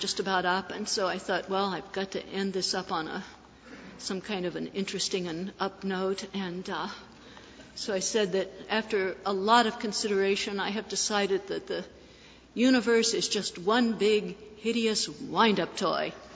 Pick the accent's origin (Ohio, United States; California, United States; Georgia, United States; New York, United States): Ohio, United States; I talked about growing up in Ohio and experiencing a lot of unhappiness there, a lot of injustice.